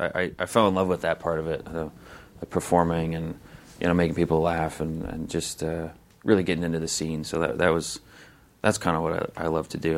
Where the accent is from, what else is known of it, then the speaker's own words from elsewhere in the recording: St. Louis, Missouri, United States; Me? St. Louis, Missouri.